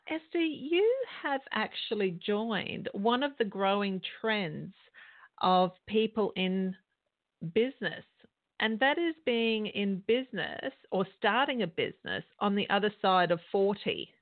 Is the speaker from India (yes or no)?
no; Australia